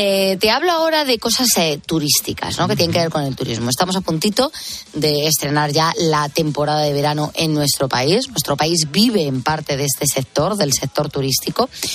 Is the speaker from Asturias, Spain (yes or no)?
no; Madrid, Community of Madrid, Spain; Yo soy de Madrid, a mí Madrid me encanta.